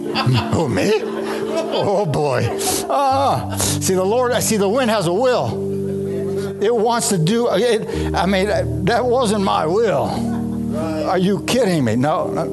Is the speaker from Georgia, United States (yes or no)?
no; Tucson, Arizona, United States; I'm from Tucson, Arizona.